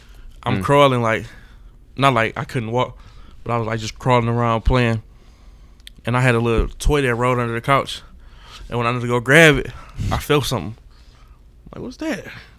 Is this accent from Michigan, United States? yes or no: yes; Detroit, Michigan, United States; I'm from the west side of Detroit, Joy Road area.